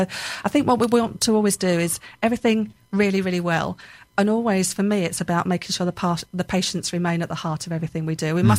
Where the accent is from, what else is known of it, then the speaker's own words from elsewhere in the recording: South East England, United Kingdom; born there; I was born in Kent, so it was about coming home.